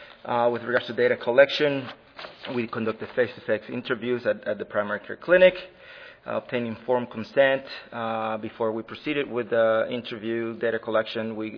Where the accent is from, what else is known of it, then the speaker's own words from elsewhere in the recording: Puerto Rico; I'm from Puerto Rico